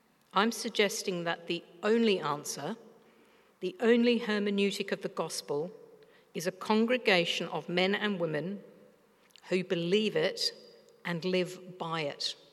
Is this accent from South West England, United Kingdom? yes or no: no; London, United Kingdom; I was born in London and I spent my early childhood in the absolute centre of London.